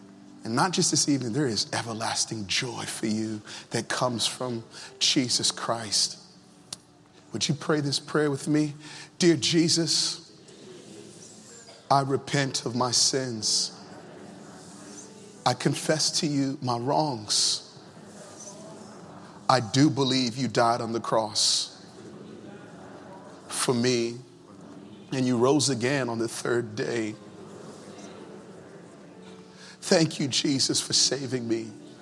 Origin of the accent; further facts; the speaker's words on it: Virginia, United States; Down south, I'm from Virginia. Down south, we say, we done gone and blown it.